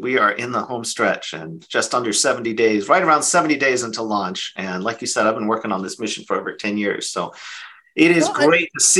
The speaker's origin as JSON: {"language": "English", "region": "Alabama", "country": "United States", "tie": "born or raised there", "said": "I was born the year we landed on the moon. Nice. And I grew up in Alabama. So I got to visit the Huntsville Space and Rocket Center at various times when I was growing up."}